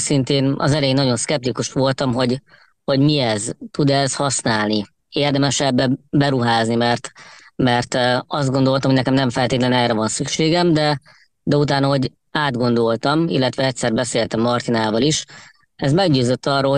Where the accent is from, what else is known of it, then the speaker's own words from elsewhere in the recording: Székesfehérvár, Fejér, Hungary; Igen, Székesfehérvári vagyok.